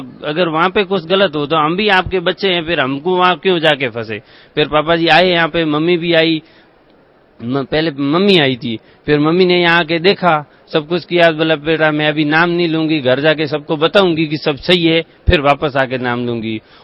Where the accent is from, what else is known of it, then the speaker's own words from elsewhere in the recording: Jodhpur, Rajasthan, India; मैं जोधपुर से हूँ, राजस्थान से।